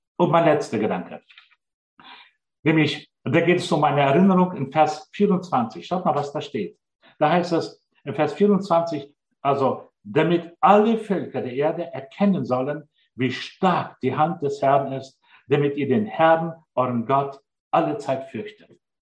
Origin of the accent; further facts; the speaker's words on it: Germany; Wir als Deutsche sind sehr bekannt, weil wir viele Möglichkeiten haben zu lernen.